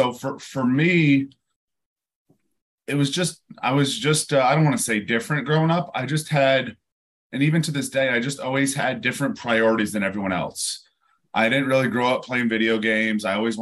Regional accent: New York, United States; Born and raised in New York, just north of New York City, upstate near West Point.

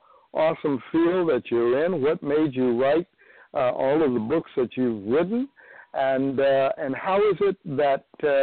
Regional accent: Little Rock, Arkansas, United States; after seeing her in my home state of Little Rock, Arkansas

